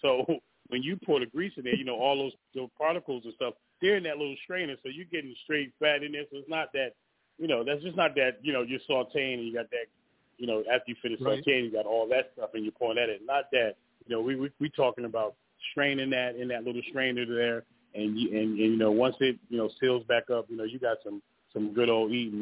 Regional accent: Newark, New Jersey, United States; I grew up in Newark, New Jersey, actually. Yep, I always say I have the heart of New Jersey and the soul of the south, you know.

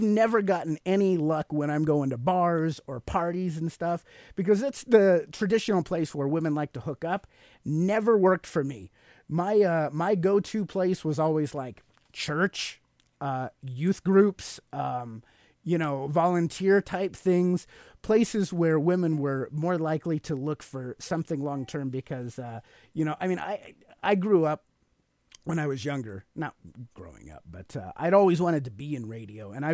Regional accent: Sacramento, California, United States; also born or lived in New Mexico / Utah / Russia; now in Fort Collins, United States; I grew up out in Sacramento, California. I moved to New Mexico for a year. I lived up in Utah for 5 years, Russia for 5 years, and I've been living in Fort Collins, Colorado for about the last five.

